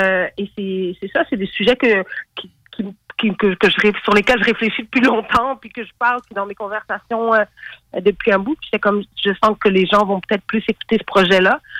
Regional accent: Senegal; C'est mon pays d'origine. Puis, tu sais, j'ai beaucoup d'amis là-bas. Mais le Sénégal, il y a une très grosse scène de rap là-bas.

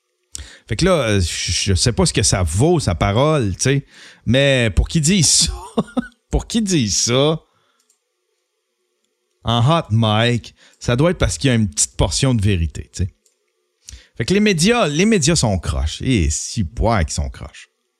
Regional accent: Canada; Ça a été le pire président, selon moi, en tant que Canadien, là.

